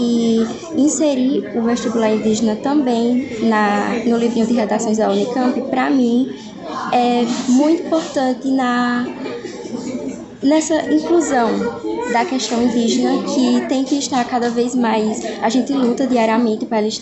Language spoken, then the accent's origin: Portuguese; Pernambuco, Brazil; E eu sou lá do interior de Pernambuco e fiz de tudo para estar aqui